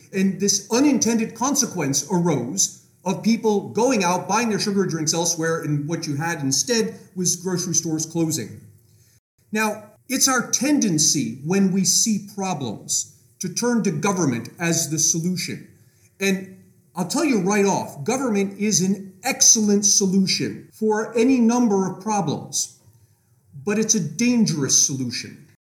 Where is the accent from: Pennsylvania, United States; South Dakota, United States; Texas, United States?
Pennsylvania, United States; I'll give you an example from my home state of Pennsylvania.